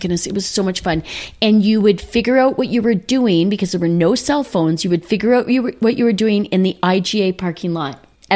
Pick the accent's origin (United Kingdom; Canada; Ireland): Canada; Penetanguishene, Ontario; born there; I was born in Penetang.